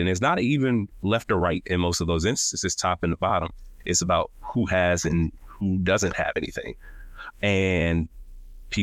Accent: Milwaukee, Wisconsin, United States; born and raised in Milwaukee, proud product of public schools, and still live in Milwaukee.

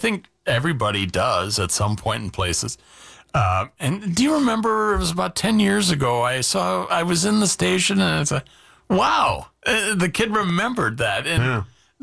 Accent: Yorkville Township, Wisconsin, United States; born or raised there

